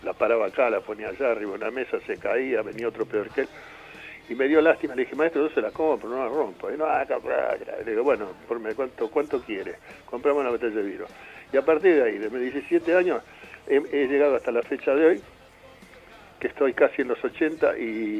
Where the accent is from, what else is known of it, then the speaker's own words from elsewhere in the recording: Argentina; yo soy argentino, más que nada